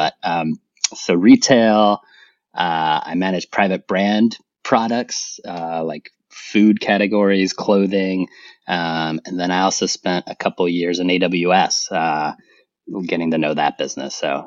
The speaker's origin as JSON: {"language": "English", "town": "Barranquilla", "region": "Atlántico", "country": "Colombia", "tie": "born or raised there", "also_born_or_lived": "Brazil", "said": "I was born in Brazil. My family was living there at the time. And then my mom wanted to move back home, and she's from Colombia. My father was from Bolivia. So I lived in Colombia up until the time I was maybe 6 years old."}